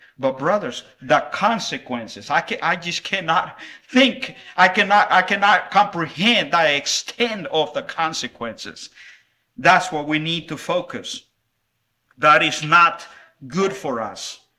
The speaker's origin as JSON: {"language": "English", "region": "Santa Ana", "country": "El Salvador", "tie": "born or raised there", "said": "I remember growing up in Central America and the city where I was born, in Santa Ana of El Salvador."}